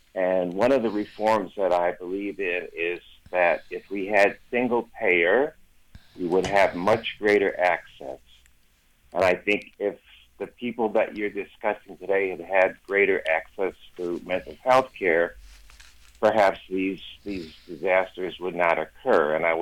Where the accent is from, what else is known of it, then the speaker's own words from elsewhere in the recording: New York, United States; I'm not from Oregon originally. I'm from New York, so I'm not really fully knowledgeable about the system here.